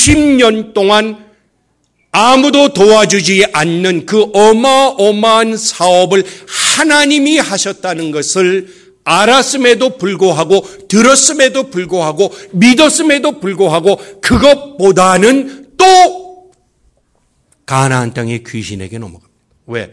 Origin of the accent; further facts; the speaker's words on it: South Korea; now in United States; 저는 한국 사람이라는 게 미국에 살면 살수록 감사하고 기쁩니다.